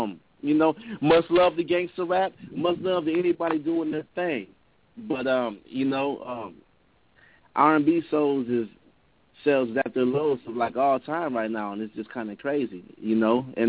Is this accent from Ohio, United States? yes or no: no; St. Paul, Minnesota, United States; born there; now in Minneapolis, United States; Well, I was born in St. Paul, Minnesota. But I live in Minneapolis, the south side of Minneapolis.